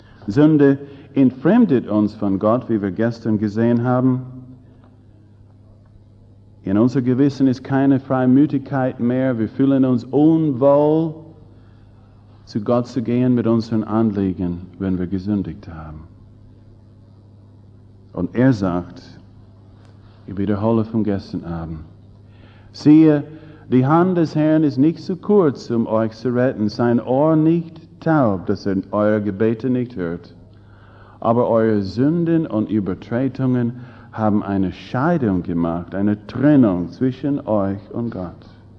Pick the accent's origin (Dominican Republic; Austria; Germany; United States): United States; Southern United States; Wir Amis benutzen das Wort, zumindest wir aus den Südstaaten, wo ich herkomme